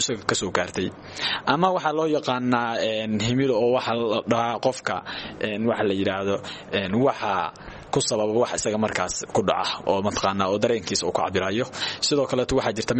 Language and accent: Somali; Binna, Bari, Somalia; anigu waxaan dhashay 27 bishii 4 1993 waxaan ku dhashay deegaanka Binna degmada Gumbax ee gobolka Bari waxbarashadeedii asaaskeedii degmada Gumbax baan ka qaatay